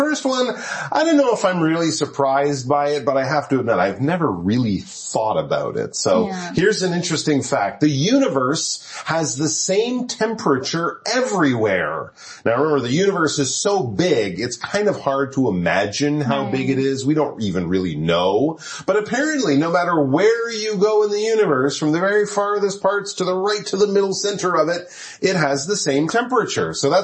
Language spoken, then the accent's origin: English; Canada; I'm from Canada. We have cold winters